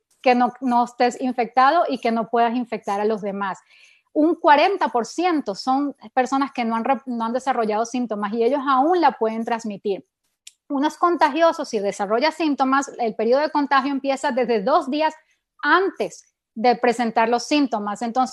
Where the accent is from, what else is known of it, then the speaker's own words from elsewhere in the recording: Venezuela; Yo soy de Venezuela y pues también nos encanta reunirnos en familia